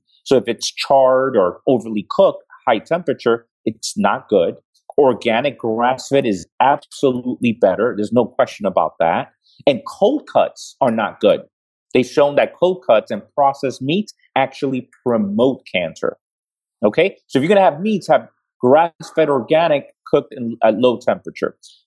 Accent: New York, United States; I'm such a New Yorker.

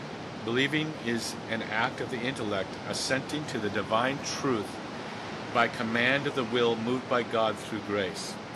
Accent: Hawaii, United States; And so aloha means to is love, and I'm from Hawaii.

